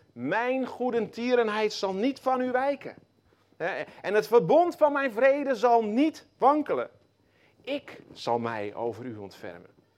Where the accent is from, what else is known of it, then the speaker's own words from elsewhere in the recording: Gouda, South Holland, Netherlands; dat ik in Nederland woon, dat ik uit Gouda kom